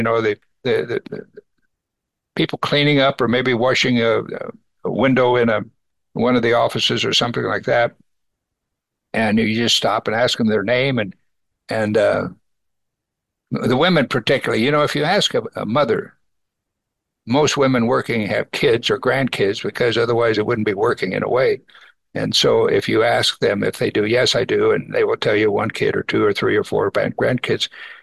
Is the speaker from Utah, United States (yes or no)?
no; California, United States; And we would go in and say, we're from California.